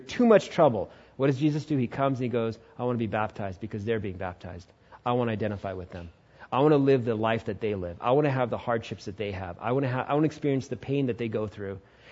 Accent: India; So if you're listening on the radio, I'm Indian, by the way.

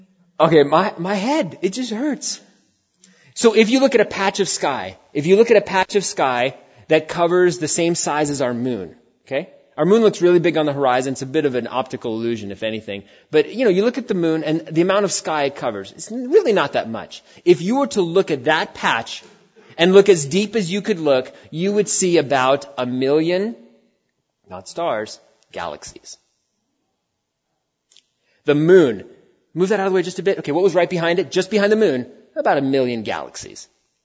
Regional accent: Queens, New York, United States; born there; moved away as an adult; also born or lived in Arizona; So I was born in Queens, New York. You can't see the stars in Queens, New York.

